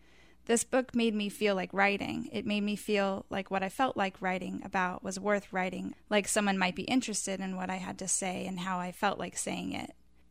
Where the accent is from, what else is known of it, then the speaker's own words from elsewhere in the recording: Anderson, Indiana, United States; from Anderson, Indiana.